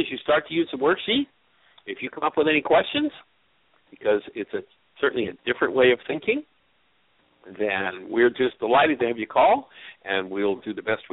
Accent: Hamilton, Ontario, Canada; moved away; it's always good to talk to a fellow Canadian. I was born and raised in Hamilton, so.

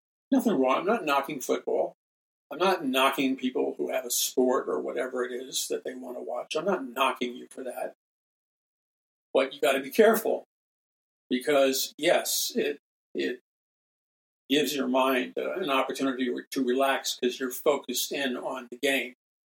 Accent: Ireland; I apologize, being Irish, I should be able to pronounce this player's name.

